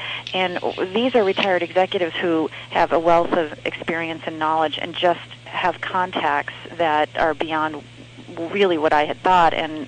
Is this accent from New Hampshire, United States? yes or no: yes; New Hampshire, United States; I'm from New Hampshire, so here when it's really cold out